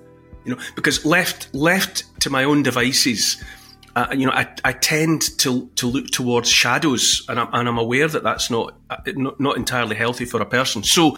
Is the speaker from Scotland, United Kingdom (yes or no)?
yes; Scotland, United Kingdom; We're both Scottish people brought up in the west of Scotland.